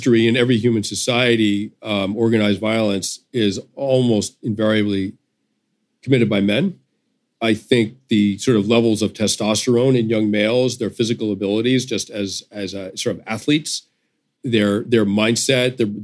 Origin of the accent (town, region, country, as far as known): United States